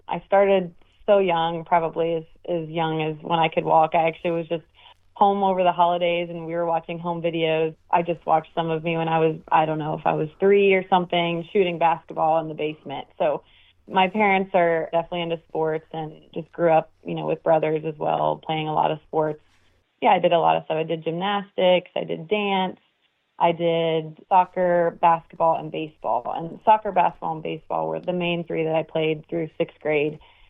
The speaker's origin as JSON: {"language": "English", "town": "Troy", "region": "Ohio", "country": "United States", "said": "Yeah, I'm from Troy, Ohio, and I come from a family of three kids."}